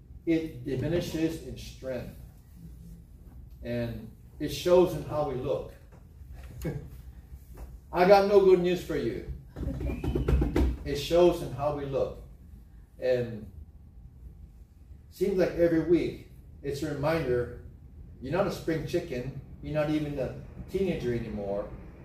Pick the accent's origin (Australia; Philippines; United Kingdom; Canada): Philippines; I didn't vote for Cayetano because I'm Filipino.